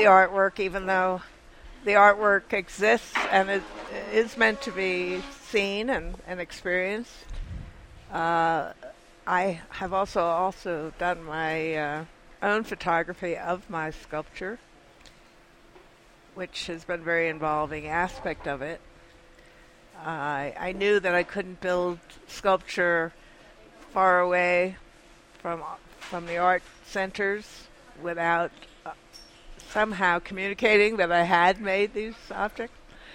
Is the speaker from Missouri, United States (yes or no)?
no; New Jersey, United States; also born or lived in Massachusetts; Actually, I'm from New Jersey.